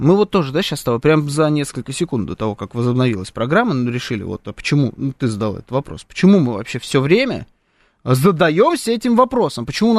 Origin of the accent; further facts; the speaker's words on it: Russia; I'm from Russia.